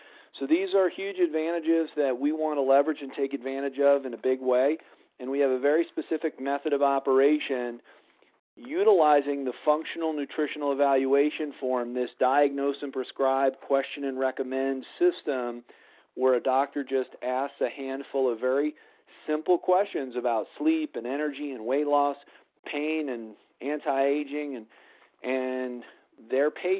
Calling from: Colorado, United States; I'm calling in from Colorado tonight

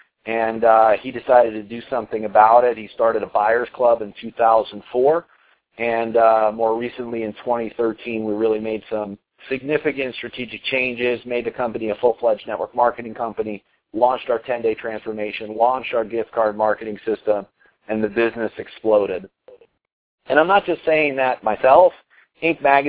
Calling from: Colorado, United States; I'm calling in from Colorado tonight.

